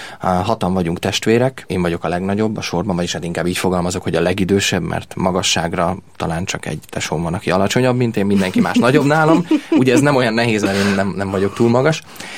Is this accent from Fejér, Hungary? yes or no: no; Leányvár, Komárom-Esztergom, Hungary; Édesapáméknál volt ez Leányváron, ahol felnőttem, egy nagyon szép, több mint 100 méter hosszú déli lejtős telek